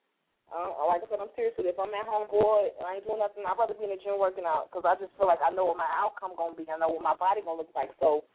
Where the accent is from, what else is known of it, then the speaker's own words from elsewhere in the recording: Bessemer, Alabama, United States; And then I was like, 205, because I'm from Bessemer, Alabama. And 205 is the area code.